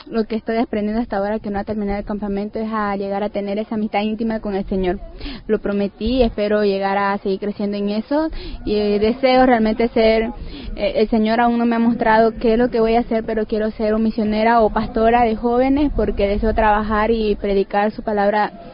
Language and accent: Spanish; Bolivia; somos dos solamente de Bolivia que hemos venido, yo y mi primo, los dos de 19 años, la primera vez que venimos.